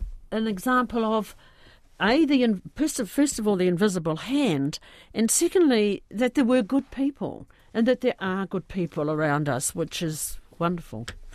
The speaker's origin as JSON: {"language": "English", "country": "New Zealand", "said": "as a New Zealander, bring it home in my pack, as you do."}